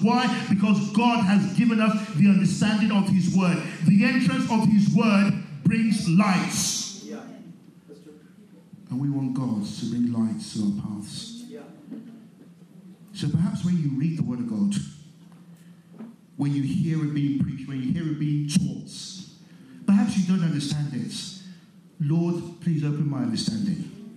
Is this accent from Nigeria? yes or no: yes; Nigeria; we grew up in Nigeria, and the place where we grew up, it was very, very rocky, very stony.